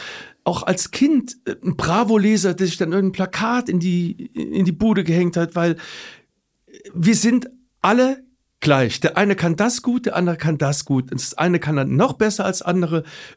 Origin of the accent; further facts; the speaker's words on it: Trier, Rhineland-Palatinate, Germany; bin nach über 25 Jahren wieder zurück nach Trier gekommen und das war... Heimkommen. Und Trier ist halt meine Heimat.